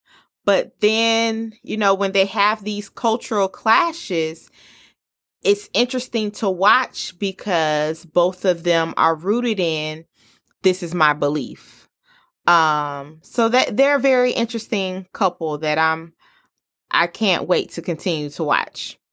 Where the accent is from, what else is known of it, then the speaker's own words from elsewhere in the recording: the South, United States; which I'm from the South, and I'm not even sure where Hazelhurst, Georgia is.